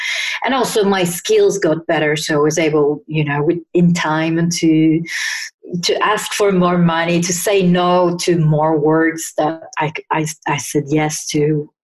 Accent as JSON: {"language": "English", "town": "Turin", "region": "Piedmont", "country": "Italy", "tie": "born or raised there", "second_language": "English", "said": "we organized Work in Torino, which was the first, which is my hometown"}